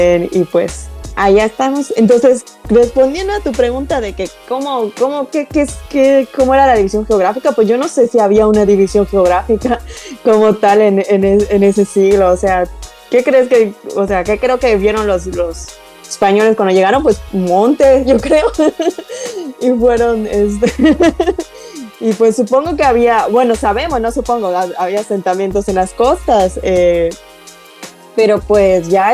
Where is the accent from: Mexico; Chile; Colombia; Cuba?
Mexico; Muna, Yucatán; Yo creciendo en Mona, pues ahí está Uxmal a 10 minutos, 5 minutos, que la primaria te vas los 6 años, que es la única salida que haces.